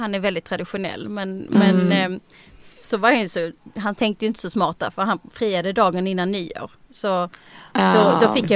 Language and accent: Swedish; Netherlands; Utan det var verkligen en liten tjej från Holland